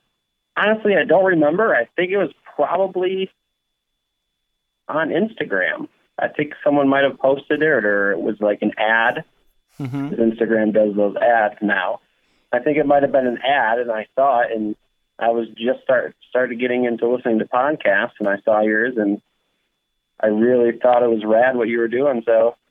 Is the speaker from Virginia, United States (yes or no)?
no; Adams, Massachusetts, United States; now in Vermont, United States; I'm originally from the Berkshires, which is in Massachusetts, small town named Adams. I just recently moved to southern Vermont